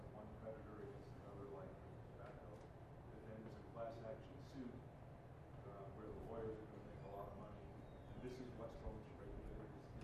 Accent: Boca Raton, Florida, United States; from Boca Raton.

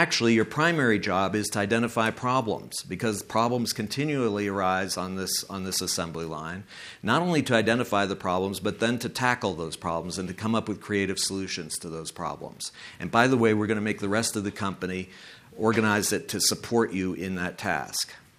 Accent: California, United States; they find out I'm from California

